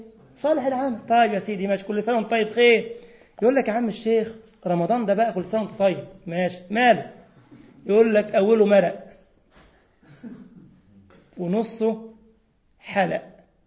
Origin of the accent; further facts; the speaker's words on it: Egypt; انما احنا عندنا في مصر اسمها فرخه عادي يعني.